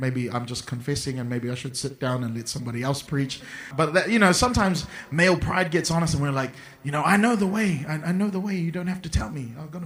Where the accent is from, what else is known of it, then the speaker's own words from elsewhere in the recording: Auckland, New Zealand; I grew up in Auckland, New Zealand, so we had the book of maps. And then when we go on road trips, because I'm from New Zealand, we used to drive from Auckland down to Taupo or Wellington, which are cities south of Auckland.